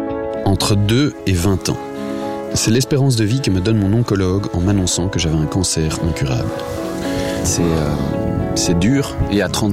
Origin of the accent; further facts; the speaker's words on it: Brussels, Brussels-Capital Region, Belgium; born there; je suis belge et bruxellois de naissance, j'ai 35 ans aujourd'hui.